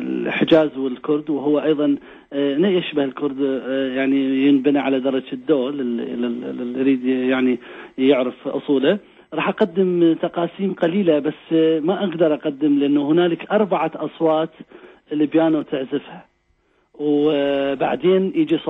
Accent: Iraq; والشيء المثير كان أكثر أنه أنا من العراق وهو على معرفة جيدة بالتراث العراقي

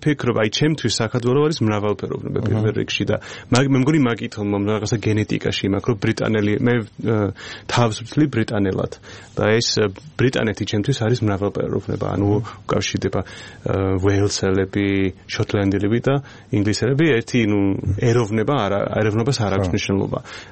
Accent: North West England, United Kingdom; ახლა მე საწესო წარმოშობით ლანკაშერიდან ვარ, აი ნორთ

